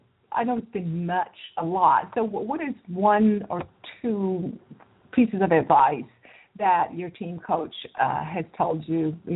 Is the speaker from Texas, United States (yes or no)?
yes; Houston, Texas, United States; I grew up in Houston, so I'm very familiar with Louisiana, you know, southern part especially.